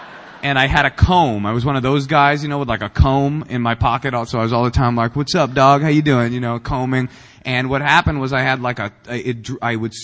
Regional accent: the South, United States; accent: southern; My southern accent and my sagging pants, and I'd be in the back and I'd be talking.

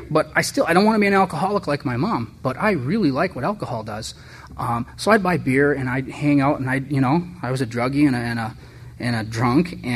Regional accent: United States; I'm an American, damn it, and I can drink.

